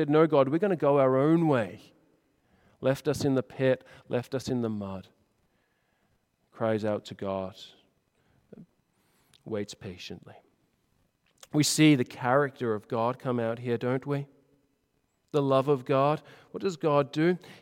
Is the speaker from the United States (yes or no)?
no; Australia; If you're not Dutch here, I'm not Dutch, I'm Australian, but it goes back in my genes.